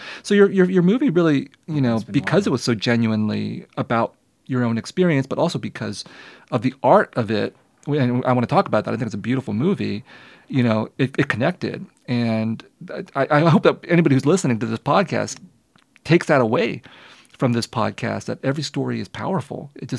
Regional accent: San Jose, California, United States; I grew up in San Jose. My parents were refugee shopkeepers. They opened perhaps the second Vietnamese grocery store in San Jose.

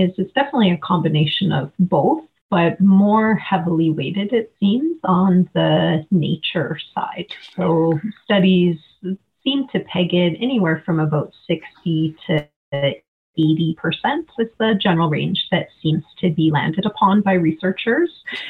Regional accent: Calgary, Alberta, Canada; Yeah, you're a native Calgarian as well.

